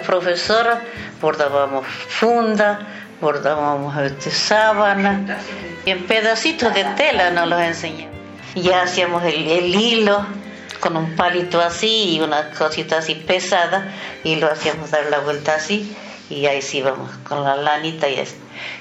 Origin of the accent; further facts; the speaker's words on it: Belén, Catamarca, Argentina; Yo soy de Catamarca, pero de la ciudad de Belén, porque es grandísima la Catamarca. Y bueno, nosotros éramos 5 hermanos, nosotros sabíamos cosechar los higos para hacer las pasas, la uva para hacer vino, todo eso.